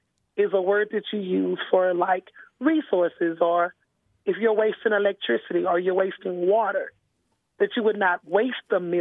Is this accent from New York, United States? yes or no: no; Dallas, Texas, United States; Yes, I grew up in Texas. I grew up in Dallas, Texas.